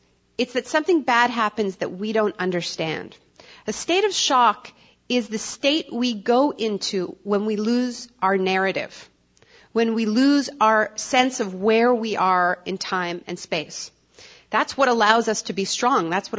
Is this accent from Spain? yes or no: no; Canada; I'm Canadian, I'm a dual citizen, by the way, Canadian and American. My parents actually met in California, and my father was a war resister and came to Canada during the Vietnam War.